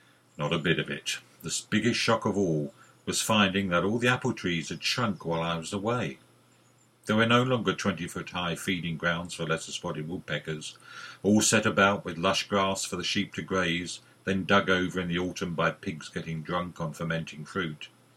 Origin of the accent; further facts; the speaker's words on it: South East England, United Kingdom; I grew up in the Garden of England in the 1950s.